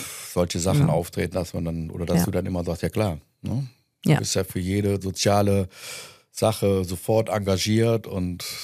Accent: Düsseldorf, North Rhine-Westphalia, Germany; Und ich bin ein Düsseldorfer Jung, ja gut.

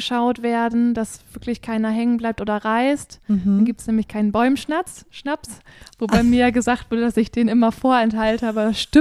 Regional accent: Emden, Lower Saxony, Germany; born there; Ich sehe, ich bin ja Ostfriesin, ich komme gebürtig aus Emden, ich liebe Ostfriesland.

